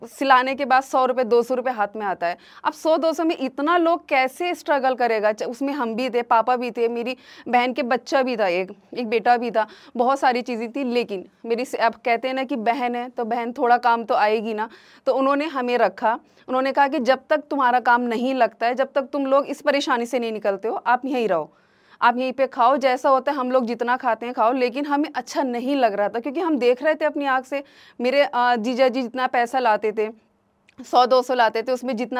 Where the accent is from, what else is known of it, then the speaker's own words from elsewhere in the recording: Sirsi, Uttar Pradesh, India; एक मुरादाबाद शहर से, जिसमें एक छोटा कस्बा है सिरसी में, वहाँ की रहने वाली हूँ।